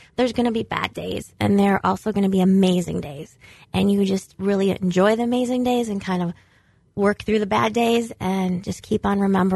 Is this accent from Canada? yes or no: no; Midwest, United States; also born or lived in Virginia Beach; My husband and I moved here from Virginia Beach, Virginia. We're originally from the Midwest, but we decided that we wanted to come back to our roots.